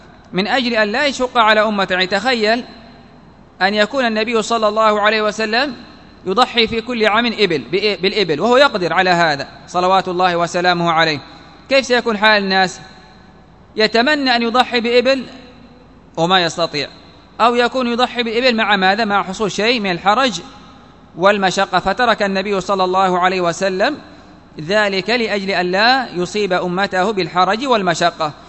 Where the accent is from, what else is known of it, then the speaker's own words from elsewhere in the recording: Yemen; يعني إنسان مثلا عندنا في اليمن مثلا أضحية قيمتها مثلا نحو 25,000